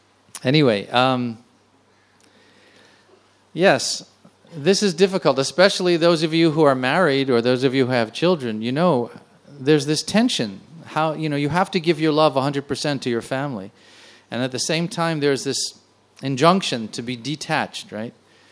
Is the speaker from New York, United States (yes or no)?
yes; New York, United States